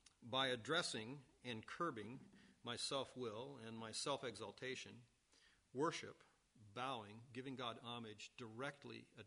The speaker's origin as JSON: {"language": "English", "country": "United States", "lives_now": "Canada", "said": "I love Canada, frankly, and I'll probably never go back to the States."}